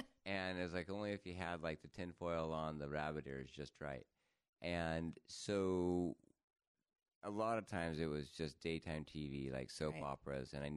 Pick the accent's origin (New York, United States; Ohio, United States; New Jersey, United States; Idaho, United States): Idaho, United States; Sandpoint; also born or lived in Salt Lake City, United States; I grew up, so I was born in Salt Lake City, grew up there till I was 8 years old, and then I moved to northern Idaho, Sandpoint, Idaho, which is an hour south of the Canadian border.